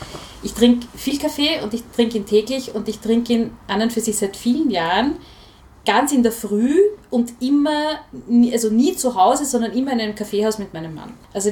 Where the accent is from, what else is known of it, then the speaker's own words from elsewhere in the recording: Vienna, Austria; ich bin in Hütteldorf aufgewachsen, also wirklich in so einem noch recht verschlafenen Eck.